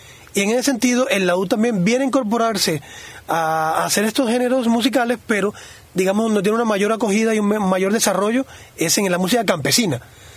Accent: Holguín, Cuba; Soy de Holguín.

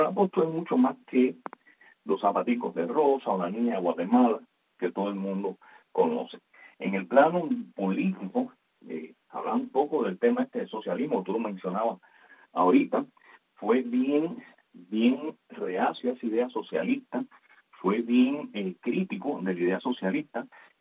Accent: Camagüey, Cuba; Nací en La Habana, pero de un año mis padres me llevaron para Camagüey, es decir que allí crecí, allí me casé, allí fui a la escuela, a la iglesia, de manera que soy camagüeyano. Quizás no principeño, pero soy camagüeyano en condición y en convicción

